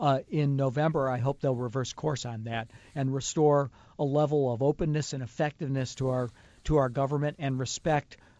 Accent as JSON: {"language": "English", "town": "Chicago", "region": "Illinois", "country": "United States", "tie": "born or raised there", "said": "You know, I talk a lot about growing up in Chicago"}